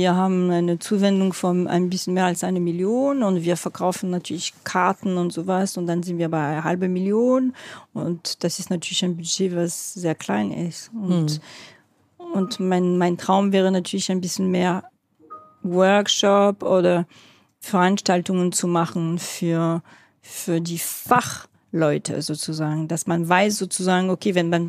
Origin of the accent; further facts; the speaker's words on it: France; Und also als Französin kann ich wirklich sagen, wir haben noch viele Filme im Kino gesehen, mit der Schule sozusagen.